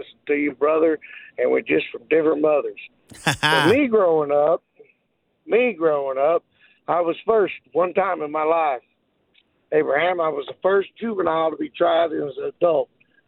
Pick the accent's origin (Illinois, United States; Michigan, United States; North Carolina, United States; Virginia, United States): Illinois, United States; And every aspect of marriage and way I grew up in Southern Illinois, my mom married a town drunk.